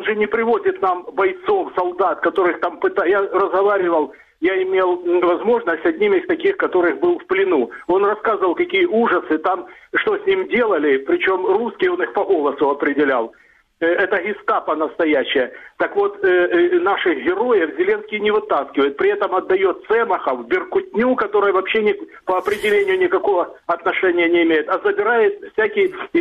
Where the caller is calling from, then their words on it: Dnipro, Dnipropetrovsk Oblast, Ukraine; город Днепр.